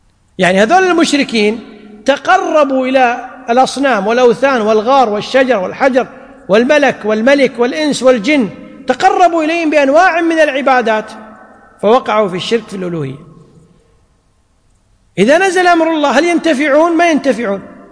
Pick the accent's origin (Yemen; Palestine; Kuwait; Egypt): Kuwait; ما يسميه الناس اليوم عندنا في الكويت بالحجاب